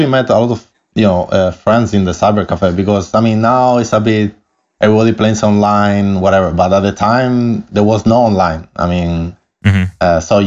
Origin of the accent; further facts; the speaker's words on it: Canary Islands, Spain; English is a second language; also born or lived in Italy; apologies for my accent from the start, but I'm Italian. But I grew up actually in Canary Islands in Spain. So, yeah. My accent is what it is